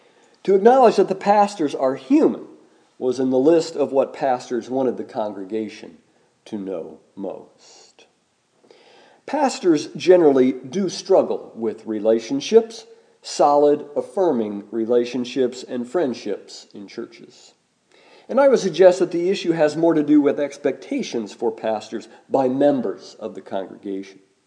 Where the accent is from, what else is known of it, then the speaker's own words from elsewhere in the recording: United States; since I was born and raised in Rush County